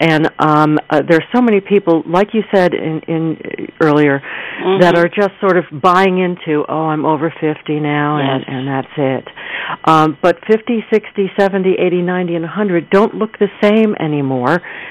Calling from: Vermont, United States; I'm coming from Vermont.

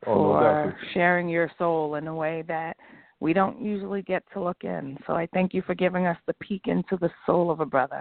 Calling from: New York, United States; I'm calling from Rockland County, New York.

